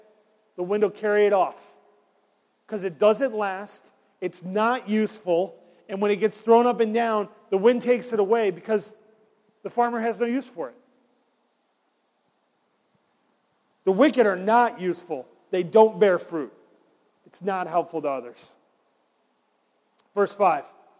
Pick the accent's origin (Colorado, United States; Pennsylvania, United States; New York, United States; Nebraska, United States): New York, United States; I grew up in New York. I grew up outside of Syracuse, and it's apple country up there.